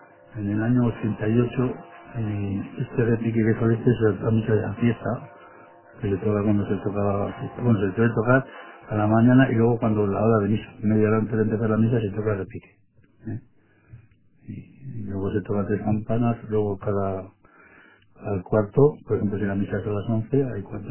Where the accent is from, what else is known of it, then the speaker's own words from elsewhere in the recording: Andoyu, Spain; born there; En Andoyu.